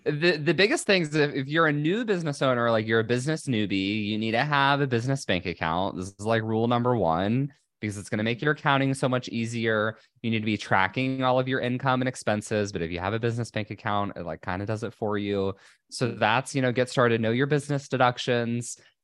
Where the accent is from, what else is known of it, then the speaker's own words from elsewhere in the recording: Indiana, United States; I am originally from Indiana, so Midwesterner at heart. I went to Indiana University.